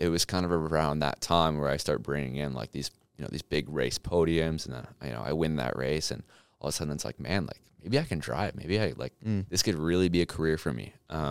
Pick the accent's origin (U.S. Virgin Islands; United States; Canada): Canada; Milton, Ontario; in Toronto. I never clarified. I've you know, lived in Milton my entire life.